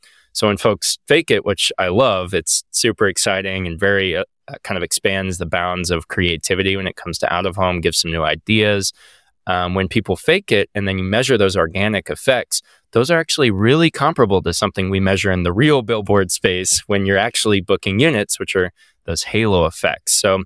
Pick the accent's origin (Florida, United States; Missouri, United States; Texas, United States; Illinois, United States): Texas, United States; Austin; also born or lived in San Antonio; I grew up in Austin, Texas, went to school in San Antonio, Texas.